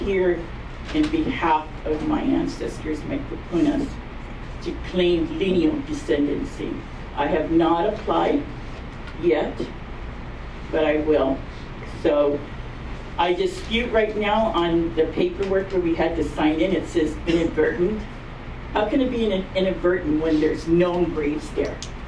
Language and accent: English; Waihee, Hawaii, United States; from Mount Embusbus, and I am from Waihe'i.